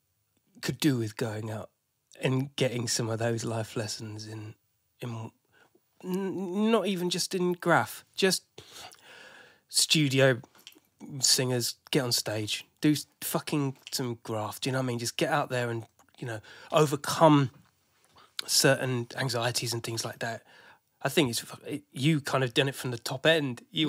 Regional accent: South East England, United Kingdom; now in London, United Kingdom; that was my childhood when I come through from Sussex into you guys.

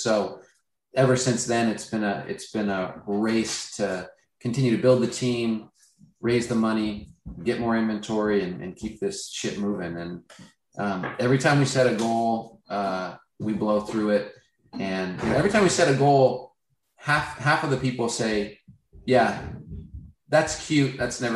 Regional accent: Seattle, Washington, United States; now in Chicago, United States; I'm from Seattle. I'm in Chicago now. They have them both places

